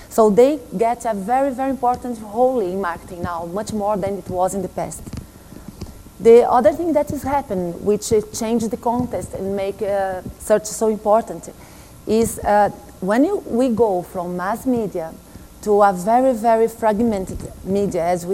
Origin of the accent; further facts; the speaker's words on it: Brazil; English is a second language; I'm from Brazil, I forgot to say that.